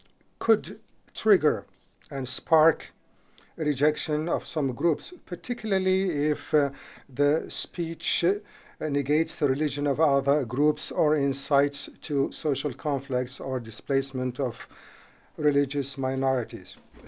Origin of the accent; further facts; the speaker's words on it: Iraq; I'm from Christian minority of Iraq.